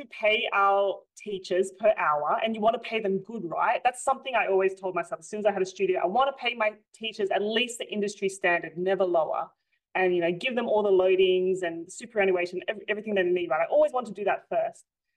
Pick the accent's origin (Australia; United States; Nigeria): Australia; Sydney, New South Wales; I want to bring this to my hometown, so Western Sydney.